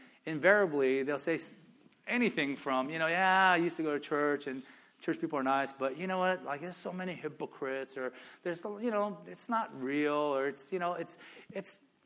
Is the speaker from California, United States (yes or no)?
yes; Gardena, California, United States; Our apartment in Gardena. I grew up in Gardena, right? I love Gardena.